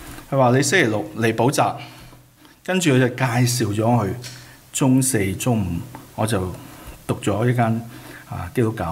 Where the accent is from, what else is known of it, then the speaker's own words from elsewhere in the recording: Mong Kok, Hong Kong; 即旺角，如果你認識的，我在波蘭街長大，